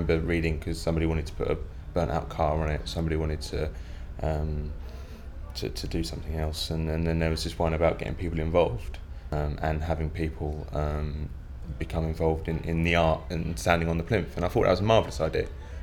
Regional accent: Norwich, East of England, United Kingdom; I am 26 now, and I come from Norwich.

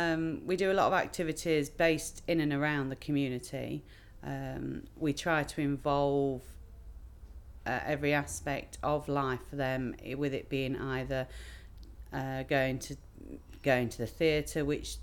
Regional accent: Skegness, East Midlands, United Kingdom; 43, I'm from Skegness.

